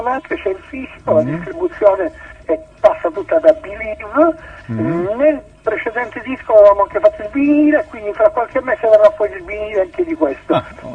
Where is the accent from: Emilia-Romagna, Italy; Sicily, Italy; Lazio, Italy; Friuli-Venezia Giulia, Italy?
Sicily, Italy; Catania; ritornava qui a Catania, perché noi siamo di Catania